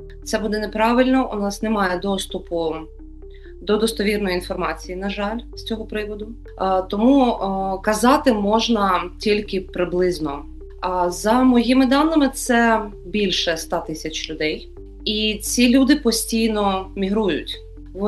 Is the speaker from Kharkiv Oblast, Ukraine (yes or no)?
no; Mariupol, Donetsk Oblast, Ukraine; про те, що я з Маріуполя